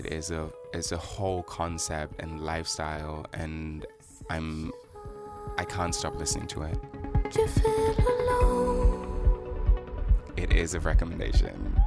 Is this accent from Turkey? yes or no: no; Berlin, Germany; now in London, United Kingdom; I am an artist from Berlin.